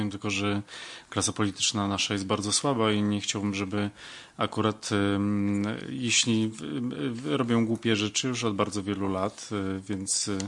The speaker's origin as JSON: {"language": "Polish", "town": "Warsaw", "region": "Masovian Voivodeship", "country": "Poland", "tie": "born or raised there", "said": "ja jestem chłopakiem z Grochowa"}